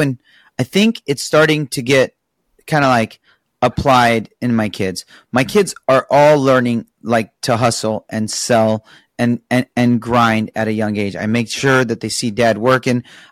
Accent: Cairo, Cairo Governorate, Egypt; now in Newport Beach, United States; I come from Cairo, Egypt, poverty, right?

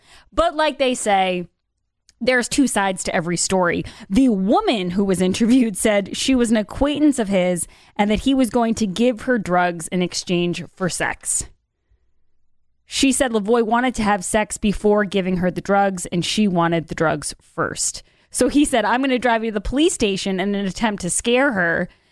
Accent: Massachusetts, United States; I'm from Massachusetts.

